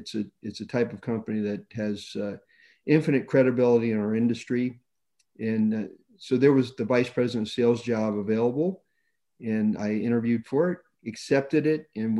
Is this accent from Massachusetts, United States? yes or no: no; California, United States; also born or lived in Boca Raton, United States; I lived the majority of my life in Southern California